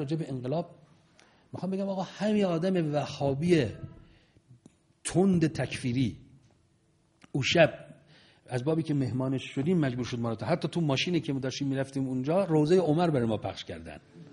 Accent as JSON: {"language": "Persian", "country": "Iran", "said": "بعد گفتش که اهل کجایید؟ گفتم ایرانی. گفت شیعی؟ گفتم بله شیعه هم."}